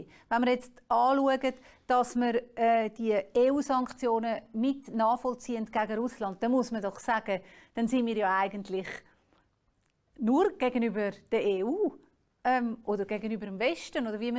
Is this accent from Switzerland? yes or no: yes; Switzerland